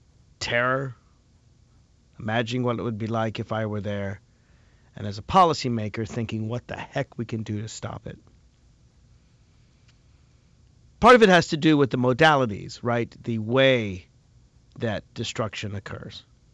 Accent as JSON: {"language": "English", "country": "United States", "said": "I'm saying this as an American."}